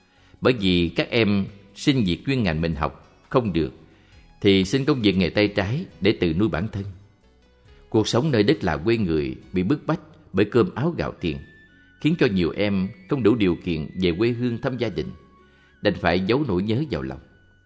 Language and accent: Vietnamese; Phú Yên, Vietnam; moved away; Cái gió thổi mạnh dữ dội làm rát mặt mọi người ở Phú Yên quê tôi. Từ ngày giã từ quê hương, tôi mang nỗi nhớ tha thiết trong tâm hồn của những người con xa xứ